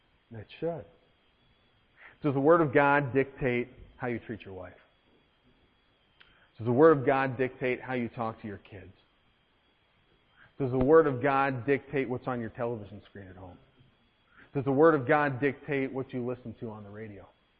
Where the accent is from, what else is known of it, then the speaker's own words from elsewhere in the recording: Buffalo, New York, United States; I'm from Buffalo, New York, right? And we're not from New York City, okay? I'm scared of New York City, all right? I'm an upstater, all right?